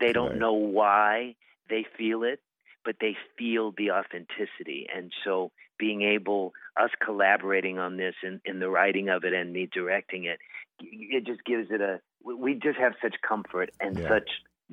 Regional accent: Pineville, North Carolina, United States; I grew up right outside of Pineville

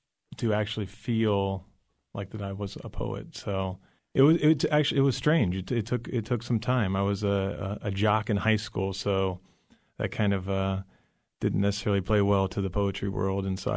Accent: Dayton, Ohio, United States; I'm originally from Dayton, the Oakwood suburb of Dayton. So I'm right around the Dayton area, yeah.

